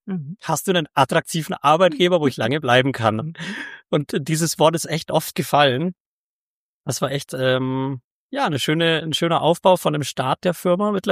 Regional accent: Bavaria, Germany; ich komme aus dem Allgäu, ich bin gebürtiger Allgäuer

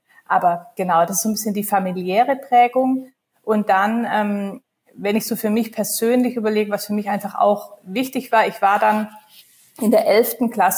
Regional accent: Stuttgart, Baden-Württemberg, Germany; now in Hamburg, Germany; Großraum Stuttgart, Süddeutschland.

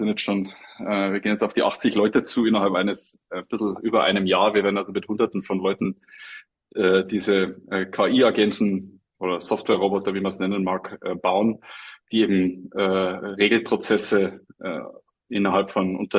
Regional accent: Bavaria, Germany; Ich komme aus dem Chiemgau, kannte natürlich den Marktpreis für so einen Programmierer nicht.

